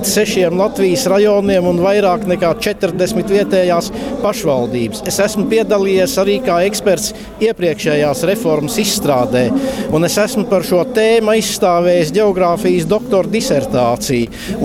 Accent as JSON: {"language": "Latvian", "town": "Naukšēni", "region": "Vidzeme", "country": "Latvia", "said": "Es esmu no Naukšēna novada."}